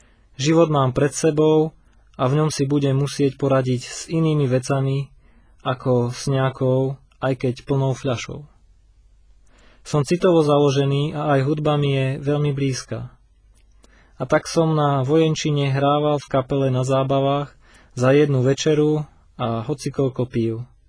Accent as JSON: {"language": "Slovak", "town": "Bratislava", "region": "Bratislava Region", "country": "Slovakia", "said": "a som z Bratislavy."}